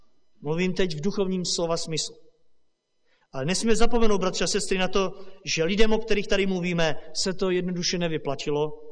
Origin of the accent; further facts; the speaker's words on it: Romania; Víte, z Rumunska, odkud pocházím, tak jsem tak trochu svědkem této obavy